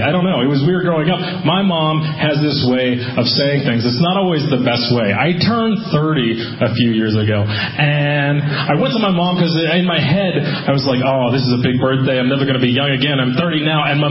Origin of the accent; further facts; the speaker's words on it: Boston, Massachusetts, United States; I confuse people a lot of times because I'm from Boston originally. That's where I lived most of my life.